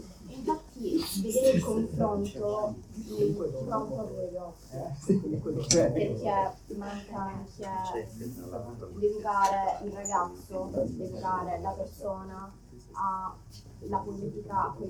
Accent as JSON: {"language": "Italian", "town": "Lecce", "region": "Apulia", "country": "Italy", "said": "Io vengo da Lecce e sono fuori sede. Ho finito l'anno scorso le scuole superiori"}